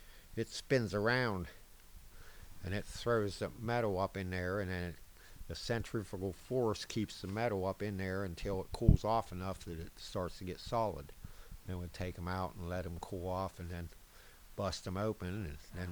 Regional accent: Weirton, West Virginia, United States; I am 60 years old. I'll be 61 in May, and I was born in Weirton at the Weirton General Hospital in 1957.

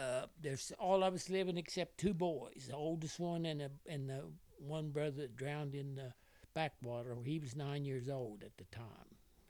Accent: Ohio, United States; Originally I'm from Ohio, next to Cincinnati.

